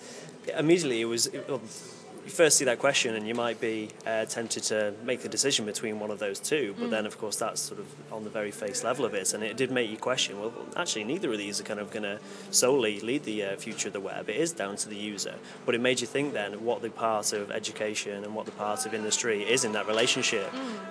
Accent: Manchester, North West England, United Kingdom; I'm from Manchester, living in Manchester currently, and I work for Northwest Vision and Media.

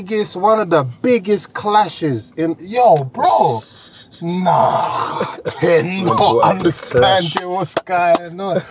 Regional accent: London, United Kingdom; Yeah, I'm from East London, yeah.

